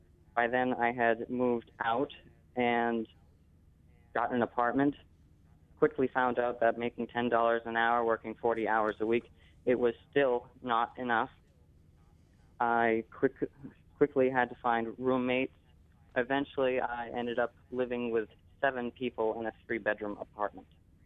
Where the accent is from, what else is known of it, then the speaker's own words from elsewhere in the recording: Bangor, Maine, United States; I'm 21 from Bangor. I've been working since I was 13 years old. At the age of 15, I was going to Bangor High